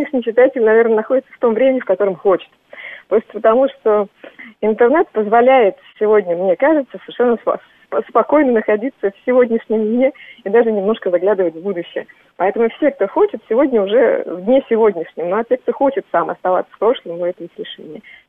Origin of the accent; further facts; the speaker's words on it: Kazan, Tatarstan, Russia; я выросла в Казани, и я ощущаю татарское в себе